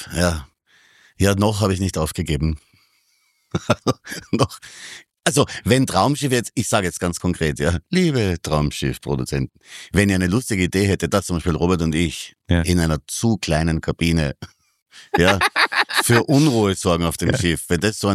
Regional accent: Graz, Styria, Austria; Ich bin ja wiederum ganz arm aufgewachsen, darf man nicht vergessen. Ich bin ja bei der Oma in Graz aufgewachsen

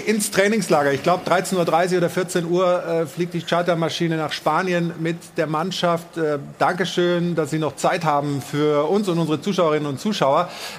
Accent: Stuttgart, Baden-Württemberg, Germany; born there; den ich übrigens auch ein bisschen im Herzen trage als gebürtiger Stuttgarter, zum VfB Stuttgart.

